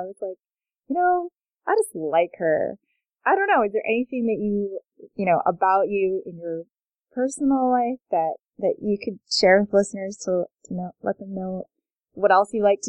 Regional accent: Canada; But I'm also originally from Canada, and I studied termites.

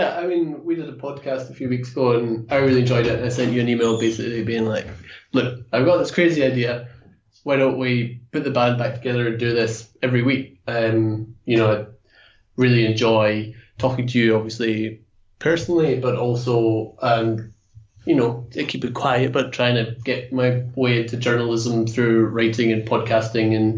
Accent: Scotland, United Kingdom; I'm the Scottish Jew.

